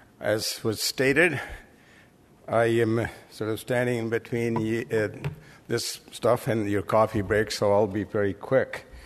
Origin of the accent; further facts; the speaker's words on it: Burnaby, British Columbia, Canada; both of us, although we come from Burnaby and we have the same kind of political persuasions